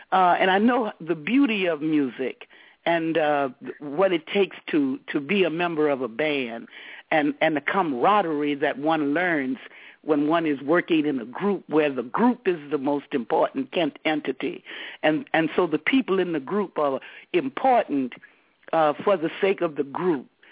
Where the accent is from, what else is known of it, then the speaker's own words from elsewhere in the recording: New Orleans, Louisiana, United States; I'm from New Orleans.